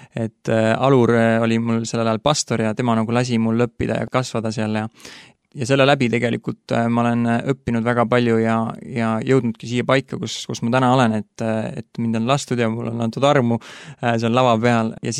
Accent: Saare County, Estonia; now in Tallinn, Estonia; ma olen tegelikult Saaremalt pärit ja olen ka enamus elust seal elanud nii umbes 19 aastat. Ja siis ma abiellusin alles nüüd hiljuti tegelikult, ma tulin Tallinnasse. Aga ennem seda ma olin pikalt Saaremaal ja olen maal üles kasvanud ja siuke saare poiss.

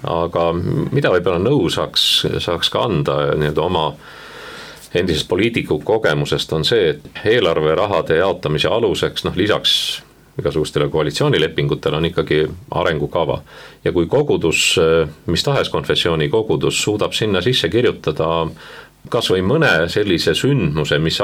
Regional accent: Saue, Harju County, Estonia; ma olen Saue linnast pärit

